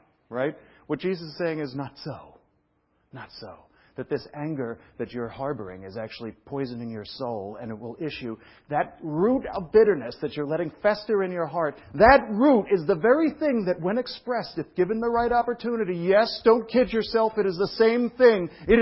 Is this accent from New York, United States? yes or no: yes; Brooklyn, New York, United States; accent: Brooklyn; It's like, where's my Brooklyn accent? It's only there when I drive. And I think it's true. Some weird … comes out again.